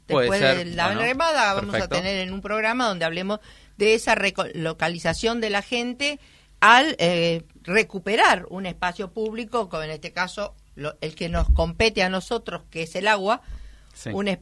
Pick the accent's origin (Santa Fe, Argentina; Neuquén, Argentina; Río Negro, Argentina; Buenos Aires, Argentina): Buenos Aires, Argentina; que los porteños, nos recordemos que somos porteños, habitantes del puerto.